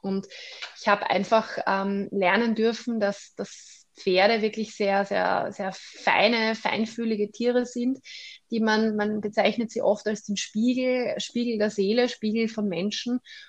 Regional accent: Vienna, Austria; Genau, ich komme aus Wien.

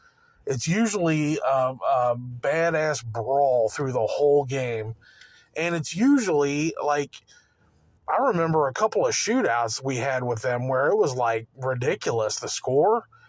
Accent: Cincinnati, Ohio, United States; But I'm from Cincinnati, so naturally my allegiance lies there.

